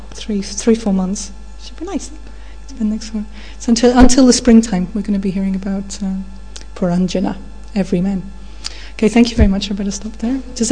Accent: England, United Kingdom; I'm always embarrassed when they talk about India because I'm English

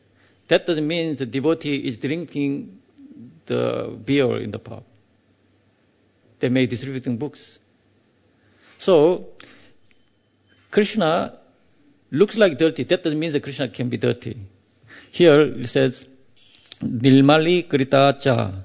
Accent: South Korea; English is a second language; And the normal answer is, yeah, I'm from Korea.

